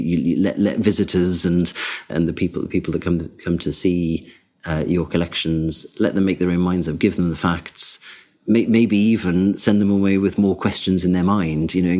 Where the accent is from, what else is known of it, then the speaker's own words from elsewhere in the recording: Whitley Bay, North East England, United Kingdom; I'm from the Northeast, so, you know, the first historic sites I visited, I mean, I'm from Whitley Bay, so my nearest English heritage site is Tynemouth Priory